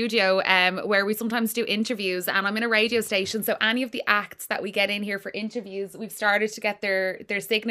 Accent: Ireland; I grew up in Ireland in a Catholic school.

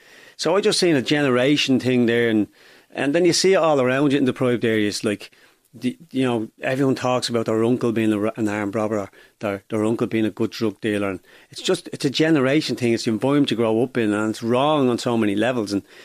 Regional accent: Dublin, Leinster, Ireland; Darndale is, as you probably well know, it's a deprived area. Growing up in Darndale

